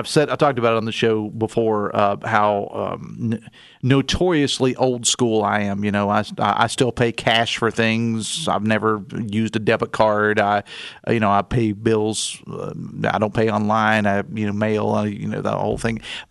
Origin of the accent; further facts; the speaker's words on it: Logan, West Virginia, United States; my hometown newspaper. The Logan Banner, it used to be 6 days a week, and now it's down to 1 day a week.